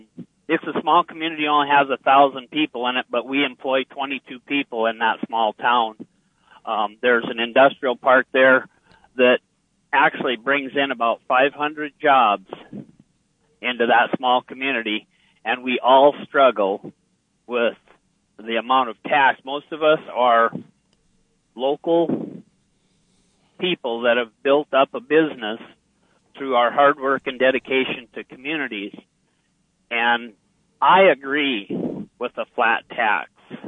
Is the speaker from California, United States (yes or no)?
no; North Dakota, United States; I'm from North Dakota, and I'm listening to your program talking about Trump.